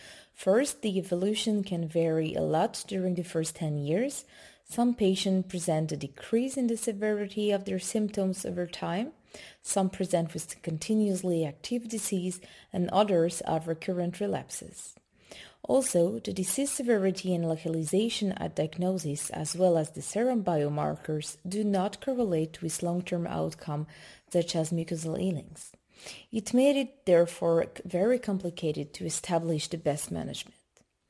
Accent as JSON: {"language": "English", "region": "Geneva", "country": "Switzerland", "said": "I'm a gastroenterologist from Geneva, Switzerland."}